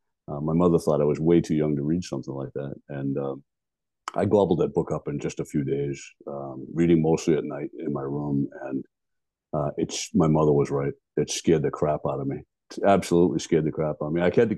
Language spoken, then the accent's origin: English; Maine, United States; he made it more plausible by sending it right near my hometown. And he set a fictional town right in the middle of all these places I knew in Maine.